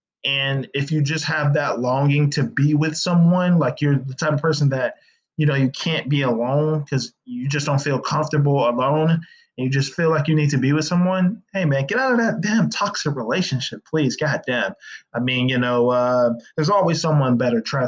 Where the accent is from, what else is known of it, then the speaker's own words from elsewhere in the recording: California, United States; Now, I am from California, but I went to college in Florida.